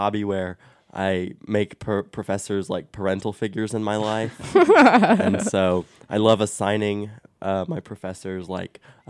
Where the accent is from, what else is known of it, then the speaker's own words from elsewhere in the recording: Mena, Arkansas, United States; also born or lived in Arkadelphia / Hot Springs; And I'm from Mena and Arkadelphia and Hot Springs and all the towns between those towns. That's where I live.